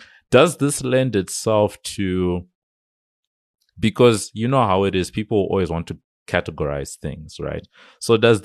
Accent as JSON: {"language": "English", "country": "Zimbabwe", "tie": "born or raised there", "said": "When I grew up, I grew up in Zimbabwe"}